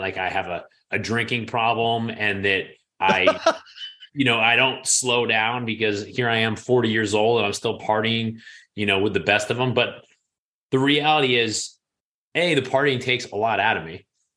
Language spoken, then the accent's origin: English; New York, United States; And as a New Yorker, I mean, you're basically working not only for the weekend